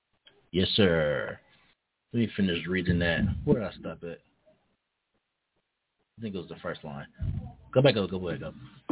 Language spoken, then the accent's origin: English; the South, United States; I'm from the South, y'all.